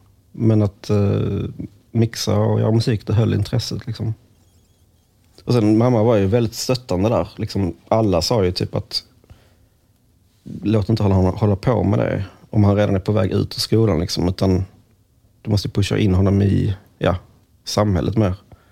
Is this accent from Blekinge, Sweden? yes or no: no; Malmö, Skåne, Sweden; Men när man är liksom här hemma i Malmö så känner man ju inte så.